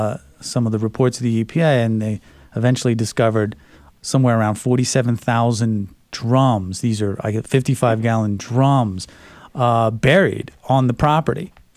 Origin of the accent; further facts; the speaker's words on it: Philadelphia, Pennsylvania, United States; Ah, yes. I grew up in Philadelphia, Dan.